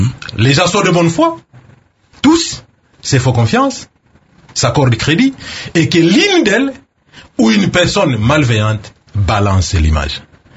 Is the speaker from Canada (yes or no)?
no; DR Congo; Chez nous, au Congo en particulier, il date des années 2000, principalement.